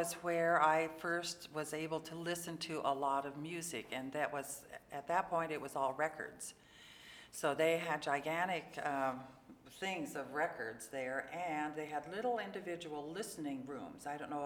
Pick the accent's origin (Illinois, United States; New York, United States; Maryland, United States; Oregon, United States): Oregon, United States; Portland; I moved away from my hometown, my home house, all of probably 5 or 6 miles, and currently live just east of I-5, one block off of Lombard, sort of like what I did when I was growing up.